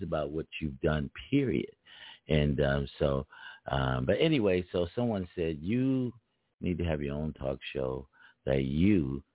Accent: Philadelphia, Pennsylvania, United States; I'm like a super, like, he's from my hometown

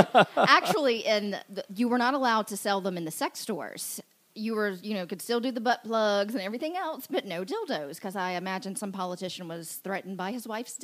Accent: Mississippi, United States; moved away as an adult; My entire life, I moved from Mississippi when I was 22, but prior to moving, I wanted to get out of Mississippi.

